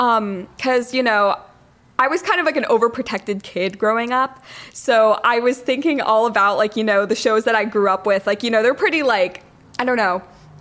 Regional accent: New Jersey, United States; born there; I was born in New Jersey. I moved around a whole lot in my childhood, but I'm right now in Clark, New Jersey

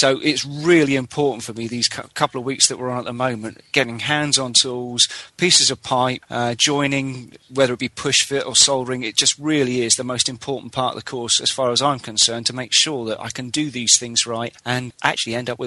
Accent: Winchester, South East England, United Kingdom; I'm from Winchester.

